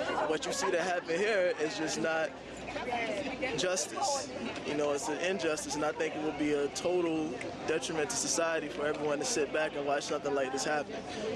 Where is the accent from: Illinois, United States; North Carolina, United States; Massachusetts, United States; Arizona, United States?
North Carolina, United States; I'm here from North Carolina, representing North Carolina Central School of Law.